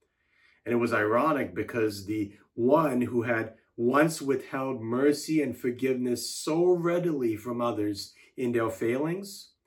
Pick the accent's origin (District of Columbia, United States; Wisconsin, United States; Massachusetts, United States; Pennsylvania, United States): Massachusetts, United States; Brookline; also born or lived in Singapore; took my wife Kelsey to Brookline, Massachusetts, the very place where I grew up once my family and I moved here from Singapore.